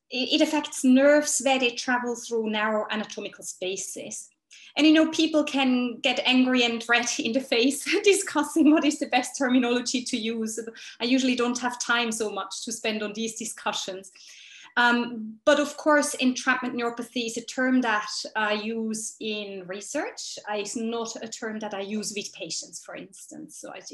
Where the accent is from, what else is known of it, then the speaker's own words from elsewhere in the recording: Switzerland; accent: Swiss; English is a second language; I trained as a physiotherapist back in Switzerland, hence my accent that I somehow cannot lose, and decided to go to Australia to study for a master's degree there.